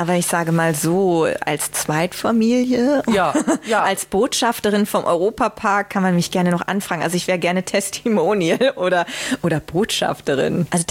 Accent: Leer, Lower Saxony, Germany; Er kommt ja aus Emden, ich komme aus Leer.

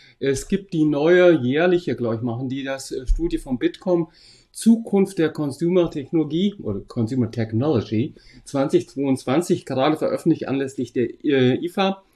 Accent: Hesse, Germany; accent: Hessian; Das mag an meinem hessischen Dialekt liegen

